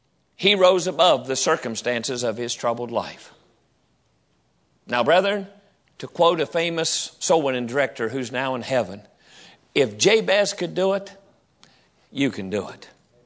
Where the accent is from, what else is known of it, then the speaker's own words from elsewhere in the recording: West Virginia, United States; I thank God for those years of growing up in West Virginia with nothing but a pot-bellied stove for heat.